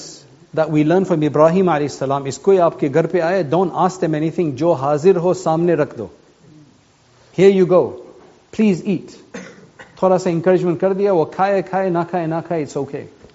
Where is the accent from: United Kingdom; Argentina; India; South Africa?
United Kingdom; England; born there; I was born in England. What is my culture? I'm supposed to be Gujarati.